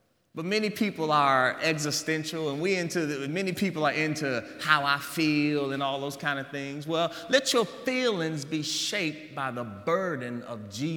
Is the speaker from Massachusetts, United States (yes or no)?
no; Maryland, United States; when I grew up in Washington, D.C., in the Maryland suburbs, you know, black is black and white is white